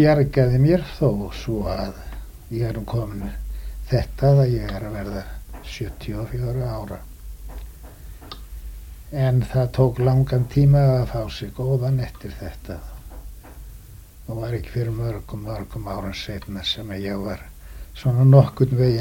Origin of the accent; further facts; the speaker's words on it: Höfðabrekka, Southern Region, Iceland; Ég ólst upp á Höfðabrekku og var þar þangað til að árið sem ég 1907 þá flutti faðir minn í Víkur Kauptún og það var árið sem ég var fermdur.